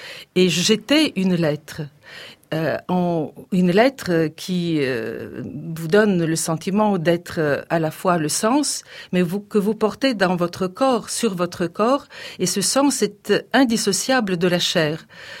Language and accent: French; Bulgaria; French is a second language; J'ai appris le français dans mon pays natal, la Bulgarie.